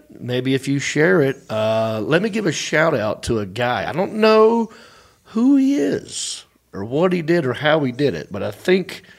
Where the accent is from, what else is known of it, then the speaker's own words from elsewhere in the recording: Hickory, North Carolina, United States; That's right, I am from Hickory. I'm happy about it.